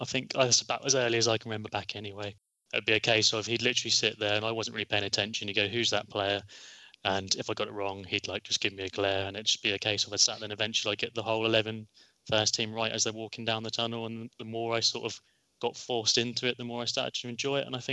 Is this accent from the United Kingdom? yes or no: yes; Norwich, East of England, United Kingdom; I was born in Norwich